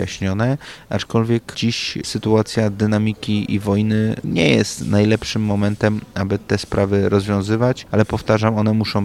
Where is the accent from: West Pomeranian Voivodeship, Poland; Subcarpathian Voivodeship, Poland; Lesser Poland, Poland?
West Pomeranian Voivodeship, Poland; Szczecin; Ja pochodzę ze Szczecina, część mojej rodziny także pochodzi z części wschodniej Polski, gdzie musiała po wojnie uciekać na zachód